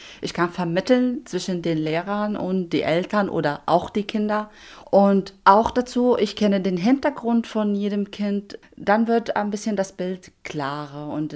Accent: Homs, Homs Governorate, Syria; moved away as an adult; now in Germany; Ich komme aus Syrien, aus Homs. Ich bin 37 Jahre alt. Ich bin seit 6 Jahren ungefähr in Deutschland.

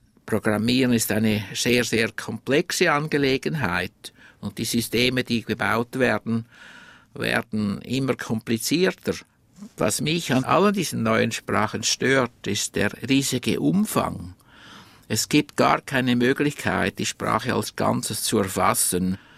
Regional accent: Winterthur, Zurich, Switzerland; born there; Ich wurde in Winterthur in der Schweiz geboren, im Februar 1934.

